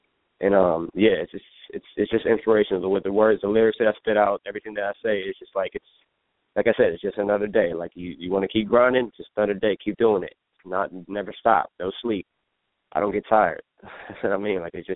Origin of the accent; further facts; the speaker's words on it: Silver Spring, Maryland, United States; also born or lived in Washington, D.C.; So, my original background nationality is I'm Palestinian from the Middle East, and I'm 25% Italian. But like I said, I was born in Northeast D.C., raised in Silver Spring.